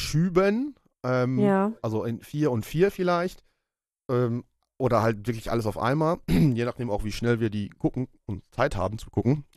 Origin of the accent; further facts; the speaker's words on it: North Rhine-Westphalia, Germany; Das, wir sind aus dem Ruhrgebiet.